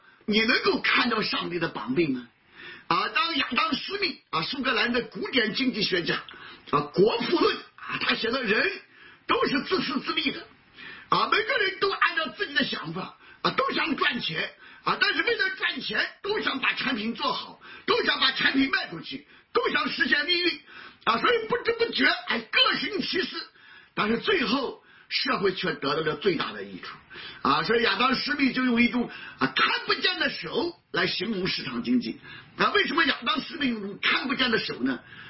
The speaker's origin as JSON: {"language": "Chinese", "town": "Anfutun", "region": "Shandong", "country": "China", "tie": "born or raised there", "lives_now": "Washington, United States", "said": "我老家在山东啊，我在山东安福屯啊，是一个偏僻的农村啊"}